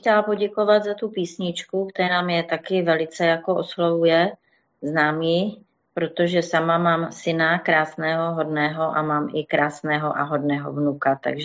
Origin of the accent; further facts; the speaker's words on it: Ostrava, Moravian-Silesian Region, Czechia; also born or lived in Havířov; narodila jsem se v Ostravě. Větší část tedy svého dosavadního života jsem prožila v Ostravě, později potom v Havířově.